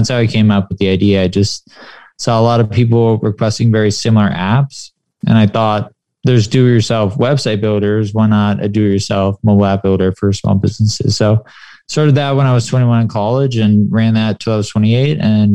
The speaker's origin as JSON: {"language": "English", "town": "San Clemente", "region": "California", "country": "United States", "tie": "born or raised there", "also_born_or_lived": "Detroit", "said": "I was born in Detroit. Father passed away when I was six. Grew up in a town called San Clemente, which is a beautiful town."}